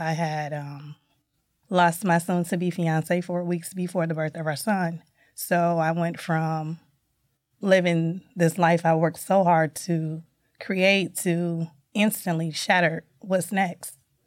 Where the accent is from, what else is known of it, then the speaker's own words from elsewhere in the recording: Toledo, Ohio, United States; So I am from Toledo, Ohio, born and raised. I am a first-generation grad.